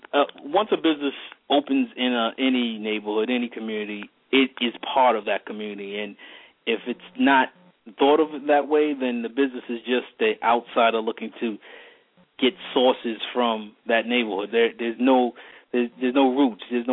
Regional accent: Brooklyn, New York, United States; born there; As you already mentioned, I was born in Brooklyn, raised by a preacher.

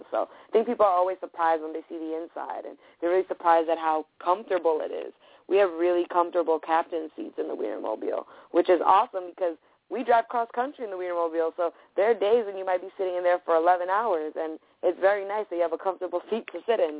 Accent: Woodhaven, New York, United States; I mean, I was born and raised in Woodhaven. I'm a native New Yorker, Queens, Woodhavener.

